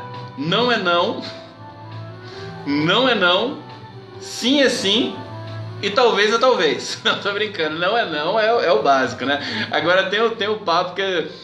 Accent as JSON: {"language": "Portuguese", "country": "Brazil", "said": "eu posso estar numa ditadura, mas eu vou viver dignamente porque eu sou brasileiro"}